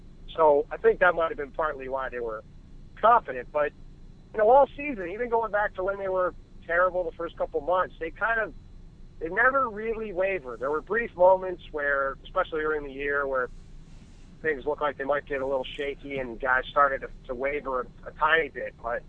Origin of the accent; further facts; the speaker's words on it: New York, United States; I grew up in Western New York State, so I think I was 10 when the Raptors were starting.